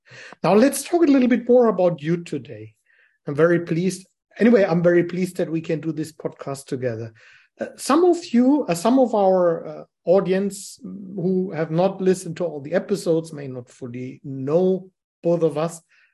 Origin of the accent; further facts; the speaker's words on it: Bonn, North Rhine-Westphalia, Germany; in my hometown in Bonn